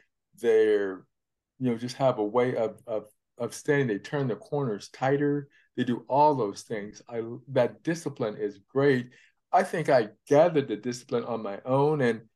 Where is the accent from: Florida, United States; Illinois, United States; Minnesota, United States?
Illinois, United States; And we're all from Illinois